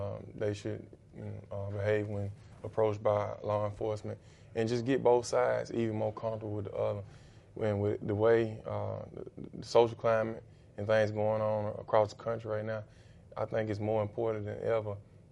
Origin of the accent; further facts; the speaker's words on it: Selma, Alabama, United States; I'm from Selma, Alabama. Anybody knows me knows that, and it's a small rural town. Everyone knows everyone